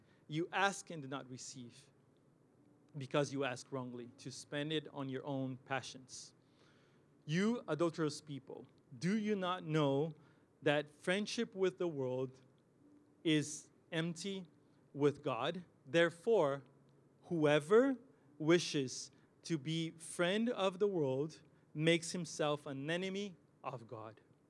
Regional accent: Brazil; first language Brazilian Portuguese; English is a second language; I like reading my Bible in Portuguese too. As most of you know, Brazilian Portuguese is my first language, so it helps my understanding and just to go deeper.

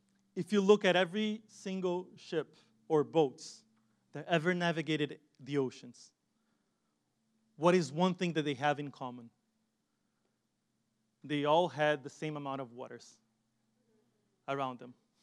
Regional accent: Brazil; I know I come from Brazil.

